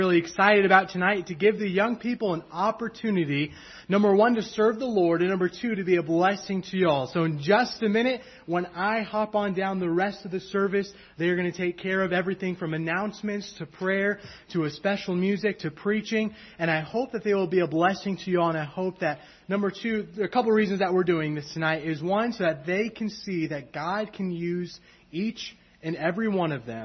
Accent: California, United States; I did a teen takeover service when I was growing up in California.

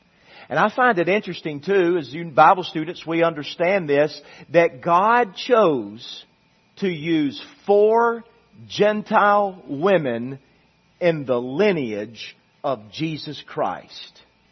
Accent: United States; I'm an American, and I don't agree that with everything America does.

